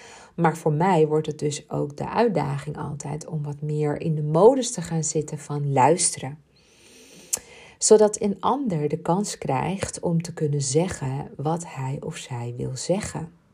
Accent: Ibiza, Balearic Islands, Spain; Ik ben opgegroeid op Ibiza. Ik ben daar zelfs geboren. Ik ben daar geboren en getogen. Mijn communie daar gedaan. Ik ben daar gedoopt.

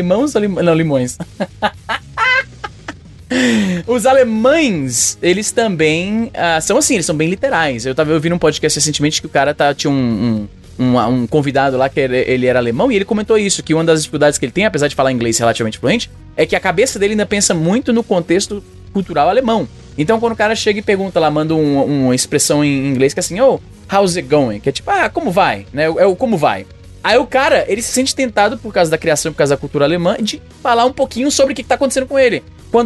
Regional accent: Brazil; A gente, como brasileiro, assim, eu moro fora, né? Então, eu falo inglês.

